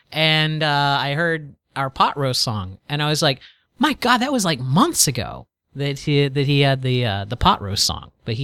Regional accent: Florida, United States; Born and raised in Florida, 84 degrees is a cool day in Florida.

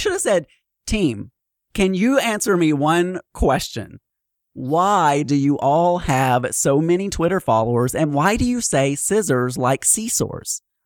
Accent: United States; Well, I decided that it would be nice of me being the American that doesn't understand other cultures, I guess.

